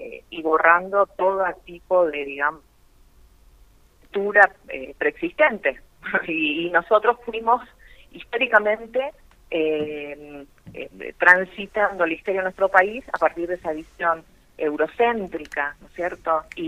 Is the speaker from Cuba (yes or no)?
no; Argentina; como argentinos